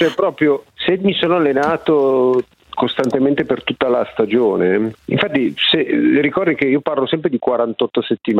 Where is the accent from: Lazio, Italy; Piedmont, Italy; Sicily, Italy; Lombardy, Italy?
Lombardy, Italy; però noi lombardi o comunque della nord Italia